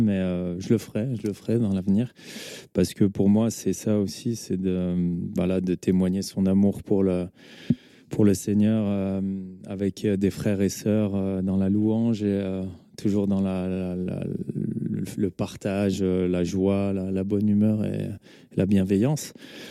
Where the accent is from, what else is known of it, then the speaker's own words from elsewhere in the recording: Champ-près-Froges, Auvergne-Rhône-Alpes, France; C'est la commune de Champré-Frauges. Champré, donc de Frauges.